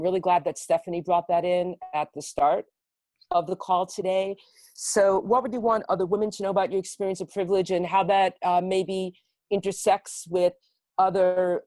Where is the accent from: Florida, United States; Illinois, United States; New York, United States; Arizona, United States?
New York, United States; And I just realized I'm going at a New York minute. I am a New Yorker, so I hope I was speaking slowly enough for people to get all that.